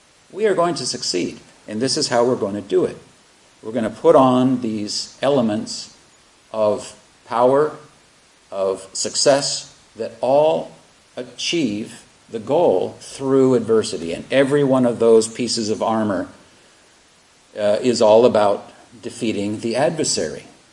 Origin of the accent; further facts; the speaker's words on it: the South, United States; No, I grew up in the South. They burned crosses on my neighbor's lawn. My grandfather had a noose around his neck when I was age 5.